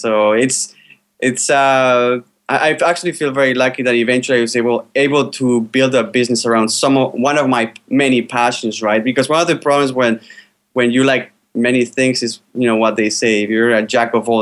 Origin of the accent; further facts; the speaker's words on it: Bilbao, Basque Country, Spain; moved away as an adult; I'm originally from Spain. Actually, it's a town called Bilbao, which is in northern Spain.